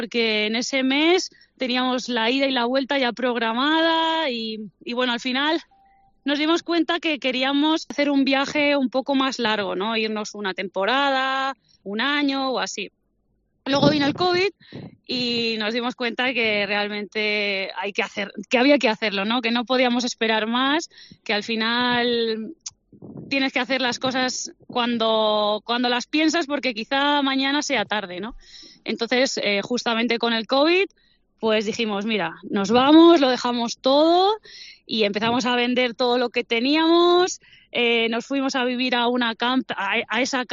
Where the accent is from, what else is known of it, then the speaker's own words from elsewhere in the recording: Villena, Valencian Community, Spain; Y yo soy de un pueblo de Alicante que se llama Villena.